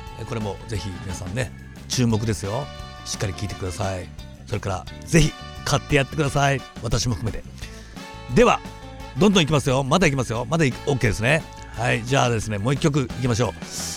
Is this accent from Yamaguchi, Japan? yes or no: yes; Yamaguchi, Japan; 俺のふるさと山口に行ってきたとかさ